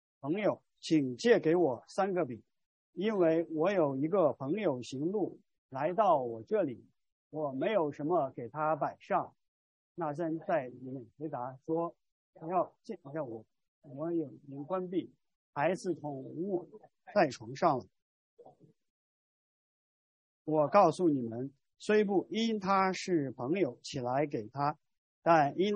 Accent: China; moved away as an adult; 大约十几年以前，我从中国来到海外做博士后，

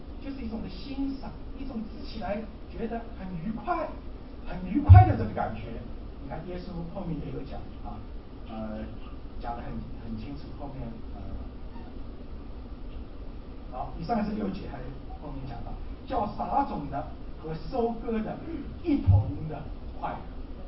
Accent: China; 我知道我们中国人呢、最讲究是吧？

